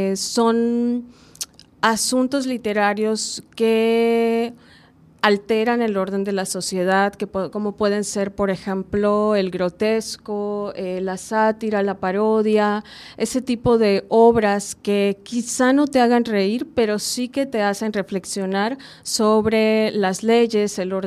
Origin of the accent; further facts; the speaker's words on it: Mérida, Yucatán, Mexico; Sí, bueno, todas somos de aquí, de Mérida, Yucatán